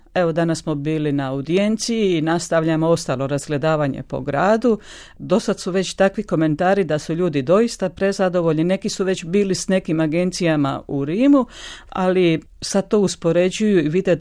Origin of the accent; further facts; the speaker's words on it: Šibenik, Šibenik-Knin County, Croatia; dolazim iz Šibenika.